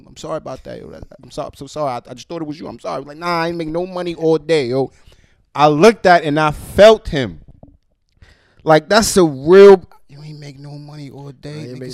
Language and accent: English; New York, United States; I'm from New York.